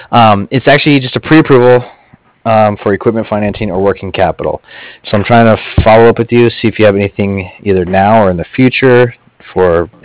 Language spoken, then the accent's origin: English; Colorado, United States; I grew up in Colorado.